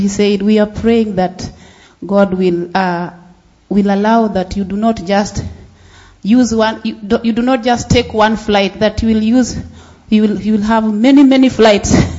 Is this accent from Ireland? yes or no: no; Kenya; English is a second language; As Jenny and Dave explained earlier, I'm from Kenya.